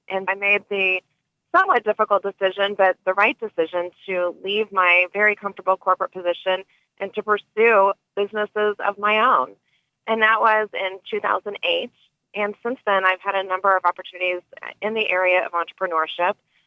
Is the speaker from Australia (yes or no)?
no; Kansas City, United States; Well, I'm originally from Kansas City, as you mentioned